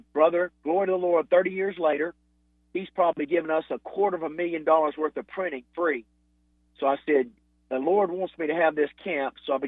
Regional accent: Asheville, North Carolina, United States; But Buzz and I grew up in Asheville going to camps together

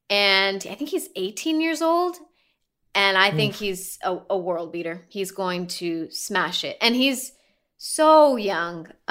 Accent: El Paso, Texas, United States; There's a player, Ricardo Pepi, from my hometown, El Paso, Texas, who is taking the world by storm.

